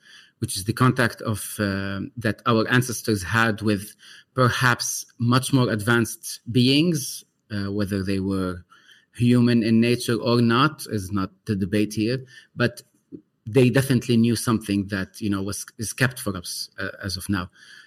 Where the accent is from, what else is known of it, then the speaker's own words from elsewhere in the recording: Lebanon; I am from the land. I'm from Lebanon. I'm Arabic. I'm also Christian Catholic by birth.